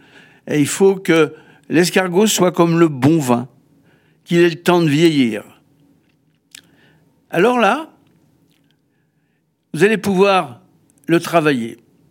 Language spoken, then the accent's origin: French; Saint-Jean-d'Angély, Nouvelle-Aquitaine, France; j'ai grandi à Saint-Jean-d'Angély, en plein cœur de la Saintonge, là où l'escargot de Charente est une religion.